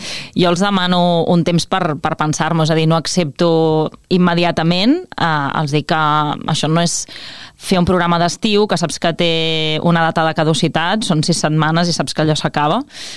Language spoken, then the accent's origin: Catalan; Vilafranca del Penedès, Catalonia, Spain; Jo sóc de Vilafranca del Penedès